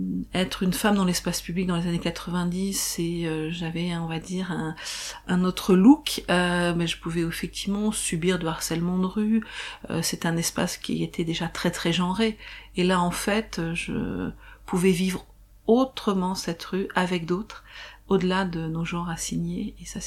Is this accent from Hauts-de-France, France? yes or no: yes; Lille, Hauts-de-France, France; Je viens de Lille, dans le nord de la France, et il y a 31 ans, j'avais 20 ans